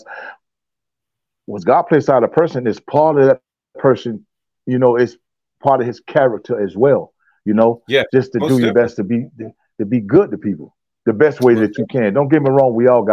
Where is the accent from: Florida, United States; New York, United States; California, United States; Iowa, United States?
Florida, United States; Avon Park; also born or lived in St. Petersburg / Orlando; now in Indiana, United States; I was originally born in St. Petersburg, Florida. I was raised in Avon Park, Florida. And moved to Orlando, Florida. And okay. Now based out of in Indiana right now.